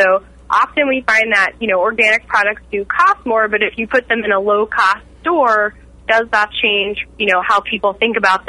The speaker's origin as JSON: {"language": "English", "region": "Texas", "country": "United States", "tie": "born or raised there", "said": "Sure. I grew up in Texas. I did FFA and 4-H growing up, so I showed pigs."}